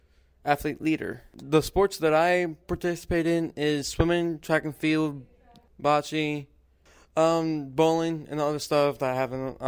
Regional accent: Louisiana, United States; I am from Louisiana.

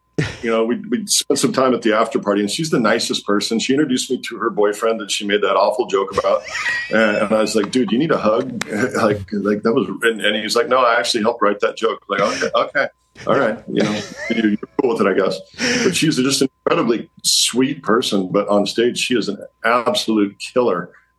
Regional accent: Walla Walla, Washington, United States; I grew up in Walla Walla. And I got to go play in the NFL for a bunch of years. And after I was done, doubled back and came back to my hometown.

